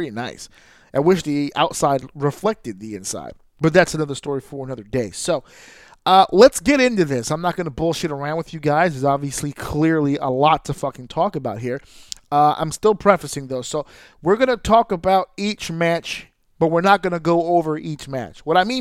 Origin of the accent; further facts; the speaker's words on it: New York City, New York, United States; As a New Yorker, I will tell you, it no longer holds that.